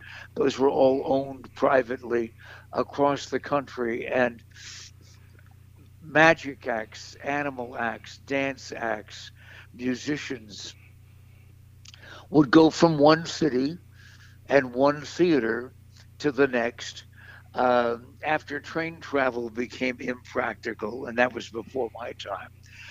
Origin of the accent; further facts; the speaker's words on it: Leavenworth, Kansas, United States; born there; So every time I ever mentioned growing up that I was born in Leavenworth, Kansas, I would get lines like, "Oh, was your mom doing time?"